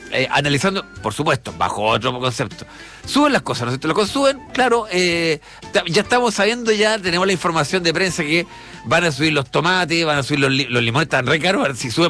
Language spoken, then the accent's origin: Spanish; Chile; Como raza, como nosotros, como chilenos.